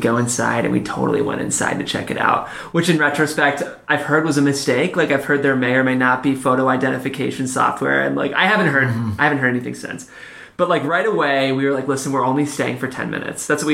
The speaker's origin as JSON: {"language": "English", "town": "Cleveland", "region": "Ohio", "country": "United States", "lives_now": "Los Angeles, United States", "said": "I came here from Cleveland, Ohio, and, like, I love L.A., but there's nothing like Scientology in Cleveland."}